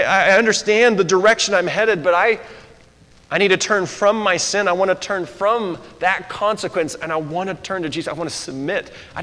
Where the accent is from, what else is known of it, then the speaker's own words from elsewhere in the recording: Nampa, Idaho, United States; born there; I was born here in Nampa. We had a small house over by NNU.